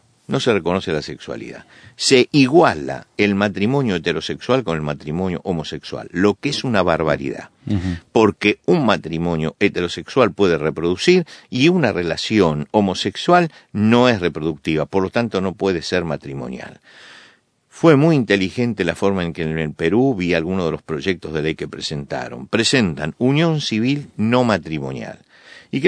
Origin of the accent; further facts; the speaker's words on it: Argentina; Y yo tengo en mi país un caso muy, pero muy característico de esto. Le cedió el gobierno argentino